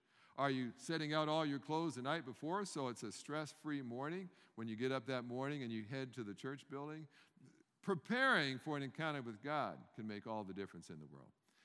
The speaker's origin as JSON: {"language": "English", "country": "Canada", "lives_now": "United States", "said": "I live in the South now. I came from Canada."}